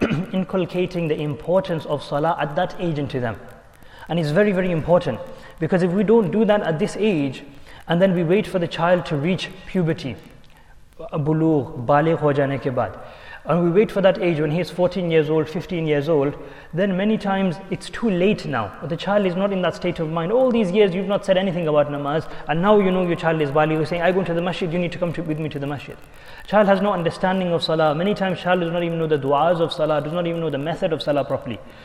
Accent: England, United Kingdom; We might find it very difficult, especially growing up in England.

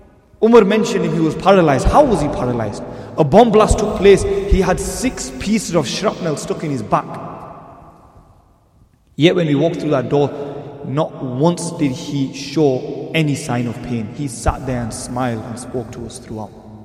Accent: Bradford, Yorkshire and the Humber, United Kingdom; We're from Bradford, mate.

